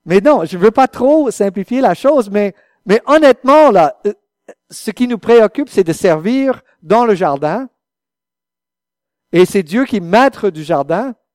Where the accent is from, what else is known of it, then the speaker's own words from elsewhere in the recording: United States; French is a second language; Comme on vient des États-Unis, c'est pas donné, ça.